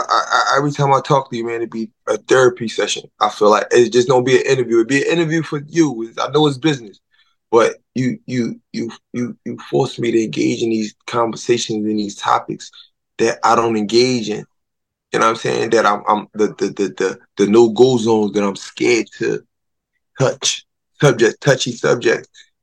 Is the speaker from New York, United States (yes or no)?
no; Philadelphia, Pennsylvania, United States; Currently, you know, I'm fighting November 22nd in my hometown of Philadelphia, in North Philly.